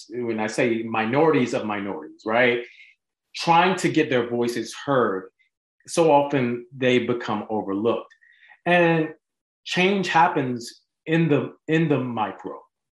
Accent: Montgomery, Alabama, United States; you know, I grew up in Alabama, so we often think, oh, racism, that's the South. The first thing people ask me when I say I grew up in Montgomery, they're like, so what was that like?

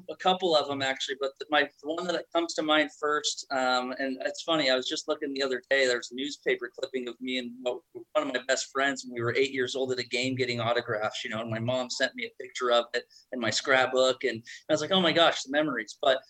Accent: Oregon, United States; I grew up in Southern Oregon.

